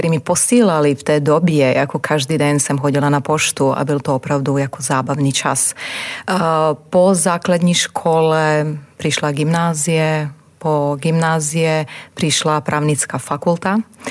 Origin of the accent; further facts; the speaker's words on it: Požega, Požega-Slavonia County, Croatia; Czech is a second language; moved away as an adult; now in Czech Republic; Pocházím z Chorvatska, narodila jsem se v Požeze, je to oblast Slavonia, mezi Maďarskem, Bosnou a Hercegovinou a Srbskem. Strávila jsem tam nádherný čas a bydlela jsem nějaký 30 let.